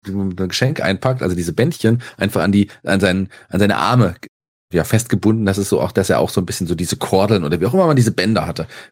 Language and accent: German; Fulda, Hesse, Germany; Nee, ich komme aus Fulda und da gibt es das Kreuz, wo ich ja auch mittlerweile noch auch arbeite.